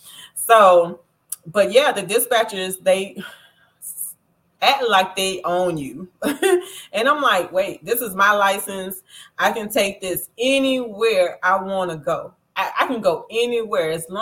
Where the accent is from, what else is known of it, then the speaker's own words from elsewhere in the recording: California, United States; now in Texas, United States; I'm from California, but I live in Texas.